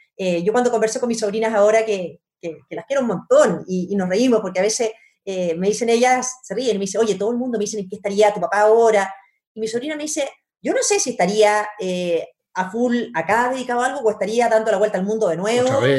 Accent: Viña del Mar, Valparaíso, Chile; born there; Somos todos de Viña, nacimos todos en Viña nosotros. Sí, mis papás son de Viña, mis abuelos son de Viña.

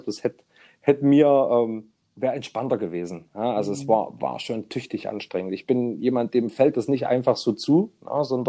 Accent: Thuringia, Germany; also born or lived in Jena; Also ich bin direkt im grünen Herz Deutschlands geboren, in Jena. Und bin in einem kleinen Ort im Saaletal, umrundet von den Domburger Schlössern, ja, also eingeschlossen in Tälern, da mittendrin fließt die Saale, wunderschöne Gegend, bin ich groß geworden.

